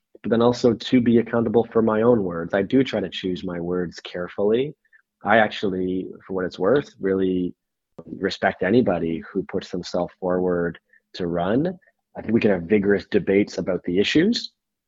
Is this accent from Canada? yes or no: yes; Canada; As a Canadian, I hope it's a parliament